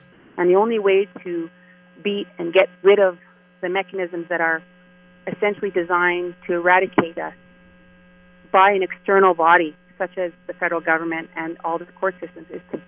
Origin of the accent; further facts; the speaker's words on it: Kahnawake, Quebec, Canada; I'm from Gunawaga. Like, I can live anywhere on Turtle Island, and I'm still from there.